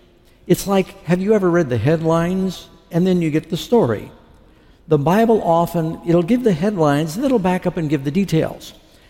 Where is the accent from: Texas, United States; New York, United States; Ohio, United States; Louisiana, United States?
New York, United States; New York City; now in California, United States; I grew up in New York City, and I've never been there. Isn't that sad? I had to come from California to go finally see it.